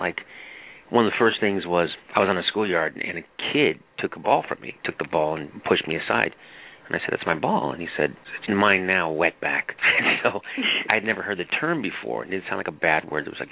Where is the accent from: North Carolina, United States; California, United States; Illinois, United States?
California, United States; San Diego; I grew up in San Diego, and I'm Mexican-American.